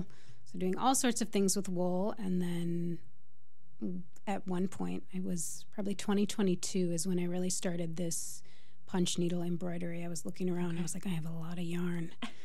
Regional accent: Milwaukee, Wisconsin, United States; also born or lived in La Crosse; But I grew up in Milwaukee. So I spent a lot of my childhood going back and forth to La Crosse, and I went to school in La Crosse.

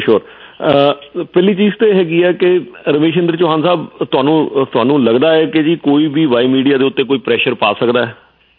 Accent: Punjab, India; also born or lived in South India; now in Canada; ਅਸੀਂ ਪੰਜਾਬ ਤੋਂ ਹਾਂ।

